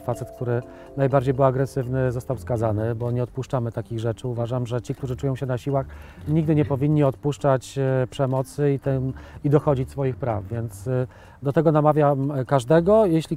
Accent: Stalowa Wola, Subcarpathian Voivodeship, Poland; Jestem z Podkarpacia, no ze właśnie, Stalowej Woli, więc...

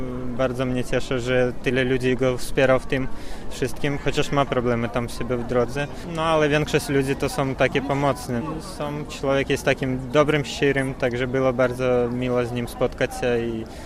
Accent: Melitopol, Zaporizhzhia Oblast, Ukraine; now in Warsaw, Poland; jestem z Ukrainy, z terytoriów okupowanych, z Melitopolu.

